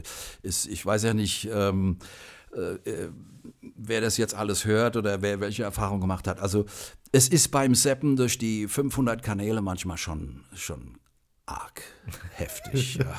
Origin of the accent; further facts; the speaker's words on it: Frankfurt, Hesse, Germany; ich bin Frankfurter Bub